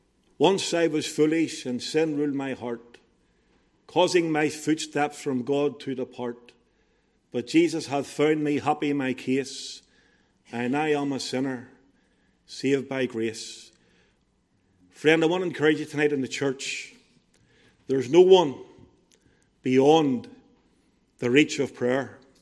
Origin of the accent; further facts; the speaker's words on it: Belfast, Northern Ireland, United Kingdom; I was brought up in East Belfast, just the lower Woodstock Road.